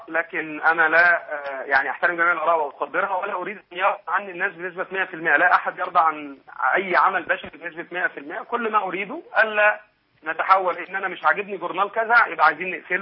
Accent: Egypt; واحنا ان شاء الله كمصريين

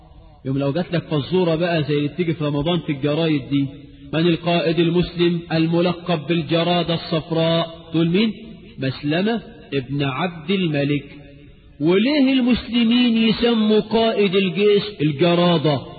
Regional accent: Egypt; حتى احنا كعرب كمصريين

